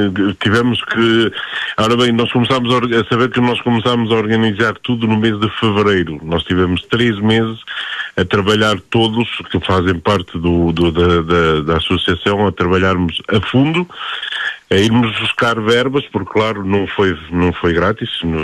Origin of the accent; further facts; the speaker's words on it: Portugal; now in France; o problema é que nós em França somos portugueses e em Portugal somos franceses